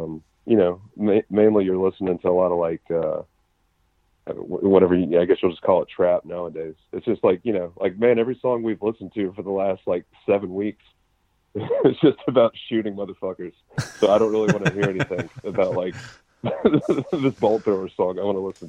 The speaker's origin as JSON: {"language": "English", "town": "Memphis", "region": "Tennessee", "country": "United States", "tie": "born or raised there", "said": "growing up in Memphis, I mean, there was like, you know, like a lot of different styles of hardcore, really."}